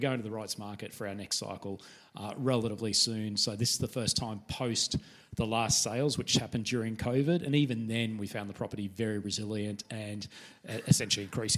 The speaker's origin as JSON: {"language": "English", "country": "Australia", "said": "my home country, Australia"}